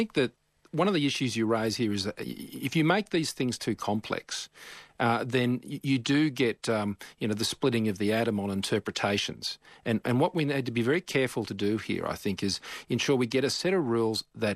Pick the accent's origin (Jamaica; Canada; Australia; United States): Australia; New South Wales; I know here in my home state of New South Wales